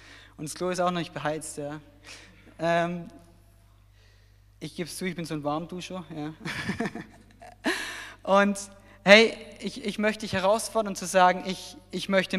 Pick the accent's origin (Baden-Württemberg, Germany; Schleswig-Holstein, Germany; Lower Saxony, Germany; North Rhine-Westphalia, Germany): Baden-Württemberg, Germany; ich komme eigentlich aus Süddeutschland in der Nähe von Stuttgart, so wie Dave. Und ich bin im April erst hierher gekommen in die Gemeinde.